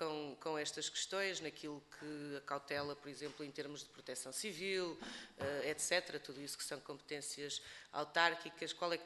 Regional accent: Aveiro, Portugal; sou também natural de Aveiro e conheço bem a região

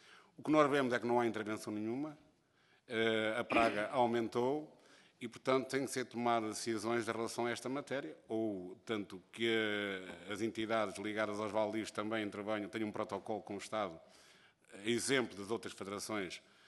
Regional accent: Coimbra, Portugal; Eu venho do Distrito de Coimbra

